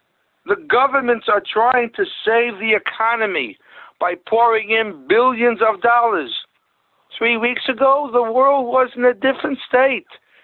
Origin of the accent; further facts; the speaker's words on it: Borough Park, New York, United States; I'm from Borough Park.